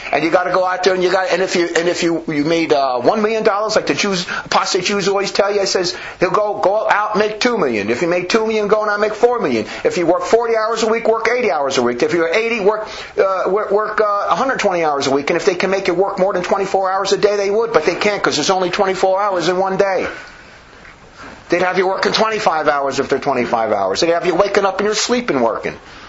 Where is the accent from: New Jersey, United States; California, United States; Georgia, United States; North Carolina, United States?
New Jersey, United States; I grew up in New Jersey, and you'd have to go to work with sleet, with ice, with lack of visibility.